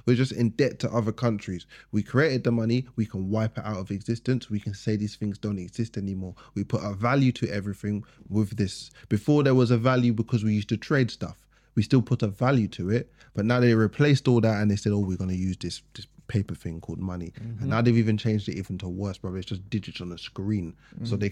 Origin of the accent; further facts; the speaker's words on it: England, United Kingdom; What are we talking about? I'm English.